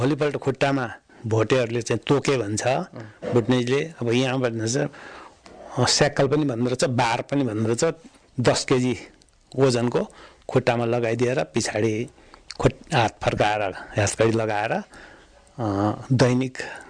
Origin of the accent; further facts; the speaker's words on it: Panbari, Samtse, Bhutan; हामीहरू पानबारीमै जन्मेको हो, म पानबारीमा हुर्किएँ।